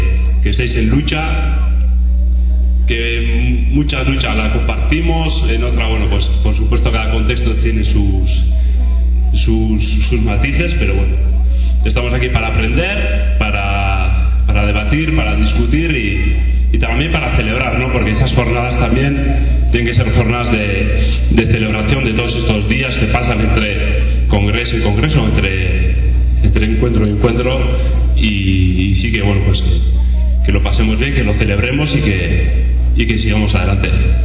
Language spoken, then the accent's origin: Spanish; Basque Country, Spain; vengo en representación del País Vasco, un país muy, muy chiquito, que si lo empiezan a buscar en un mapa mundi, pues no lo van a encontrar, ¿no?